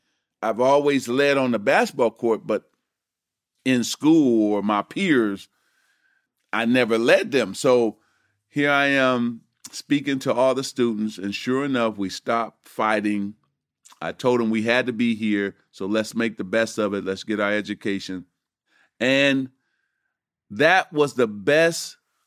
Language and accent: English; Lansing, Michigan, United States; So that's my background, really, in growing up in Lansing.